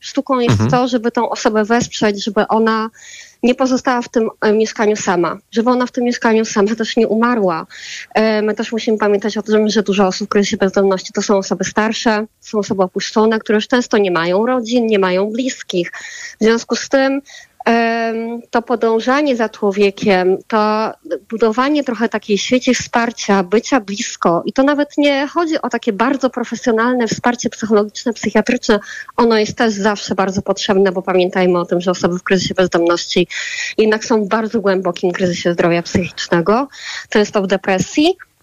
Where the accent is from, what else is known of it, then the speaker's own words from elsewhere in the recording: Warsaw, Masovian Voivodeship, Poland; Warszawa, ona jest mi najbliższa, to jest moje rodzinne miasto.